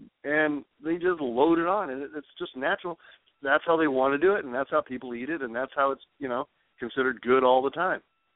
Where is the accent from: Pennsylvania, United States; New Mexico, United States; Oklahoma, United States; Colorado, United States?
New Mexico, United States; And I know you and I know we're both from New Mexico.